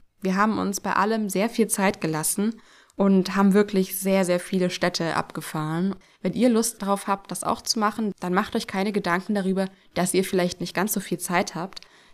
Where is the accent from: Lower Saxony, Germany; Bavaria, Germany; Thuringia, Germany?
Bavaria, Germany; Munich; Ich komme ja aus München und ich bin es irgendwie gewohnt, in der Nähe der Berge zu sein und ein bisschen kühleres Klima.